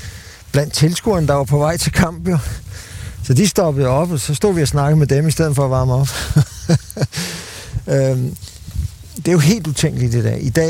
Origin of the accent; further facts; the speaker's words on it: Frederiksberg, Capital Region of Denmark, Denmark; Jeg voksede op på Frederiksberg.